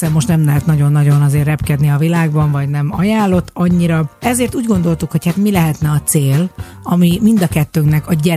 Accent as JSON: {"language": "Hungarian", "town": "Balatonszepezd", "region": "Veszprém County", "country": "Hungary", "tie": "born or raised there", "said": "Én meg a csodálatos Révfülöp és Zánka között elterülő Balaton Szepezd, Szepike, nekem ott volt a gyerekkorom, de mi nyertünk, mert mi nem 82-ben költöztünk le, hanem az én nagymamám már oda szült."}